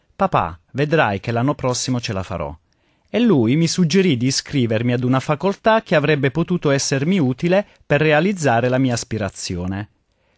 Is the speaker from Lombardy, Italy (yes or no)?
no; Florence, Tuscany, Italy; ma io sono fiorentino, non sono mai stato a Venezia.